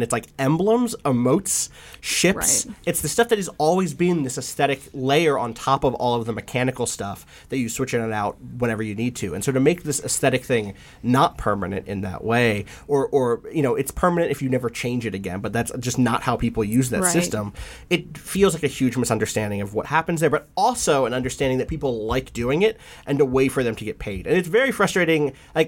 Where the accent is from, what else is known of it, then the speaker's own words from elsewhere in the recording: United States; Obviously, I'm